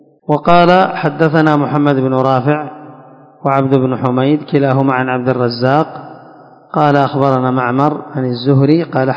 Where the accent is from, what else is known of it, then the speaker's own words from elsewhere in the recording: Yemen; وبعضهم يسميها هريش أو ذلك عندنا في اليمن